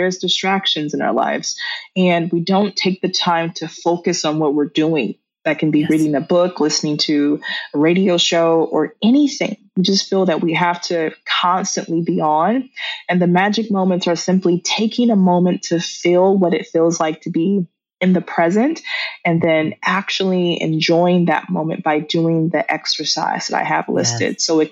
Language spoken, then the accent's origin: English; United States; I already knew I'm an American author.